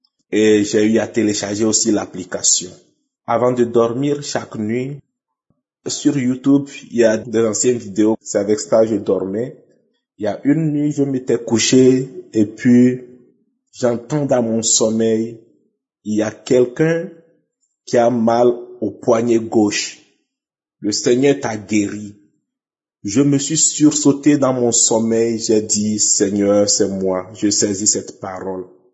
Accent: Togo; now in Germany; Je suis un Togolais résident en Allemagne.

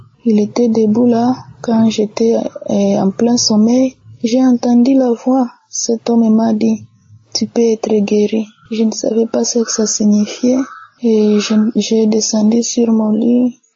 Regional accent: DR Congo; Je suis une jeune femme congolaise de la République démocratique du Congo.

